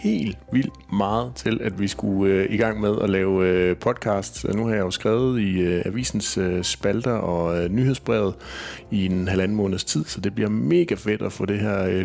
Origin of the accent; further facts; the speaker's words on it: Kolding, Region of Southern Denmark, Denmark; altså født og opvokset i Kolding